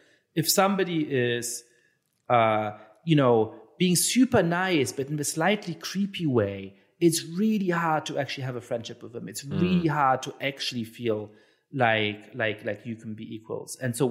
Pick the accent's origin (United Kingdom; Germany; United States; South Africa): Germany; I'm Jewish and I grew up in Germany.